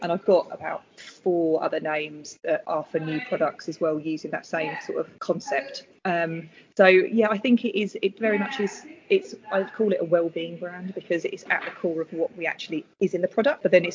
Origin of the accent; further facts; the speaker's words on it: East of England, United Kingdom; So you might be able to tell I'm not from Norfolk. I'm from Essex.